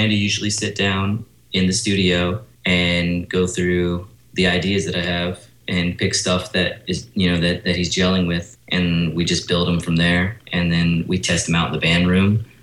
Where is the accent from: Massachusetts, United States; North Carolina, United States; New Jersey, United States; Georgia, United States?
Georgia, United States; Atlanta; Well, yeah, actually, all of us sort of are from different places, but I'm actually from Atlanta